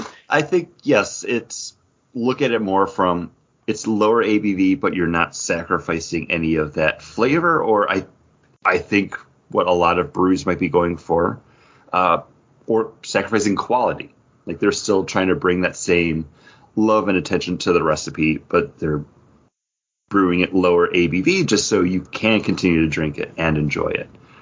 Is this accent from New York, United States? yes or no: yes; Buffalo, New York, United States; We're all from Buffalo. We all like to talk about beer.